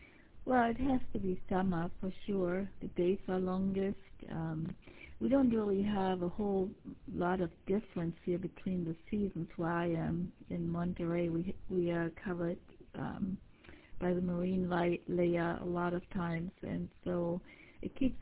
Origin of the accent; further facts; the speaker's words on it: Berlin, Germany; accent: Berlin dialect; English is a second language; I'm from Berlin, and actually the repeater they're linking in is located in West Berlin, from what I can tell. And so I hear a lot of my Berliner dialect over there